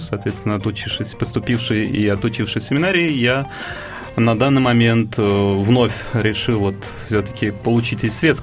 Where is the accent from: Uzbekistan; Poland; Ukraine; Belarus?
Uzbekistan; Tashkent; now in Moscow, Russia; Да, я сам родом из Узбекистана, из города хлебного, так называемого, Ташкента.